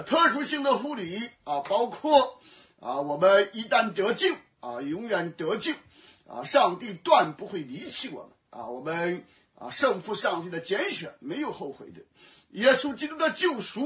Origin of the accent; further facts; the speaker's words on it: China; 神的车辇，我们用我们中国人的话来说，历史的车轮滚滚啊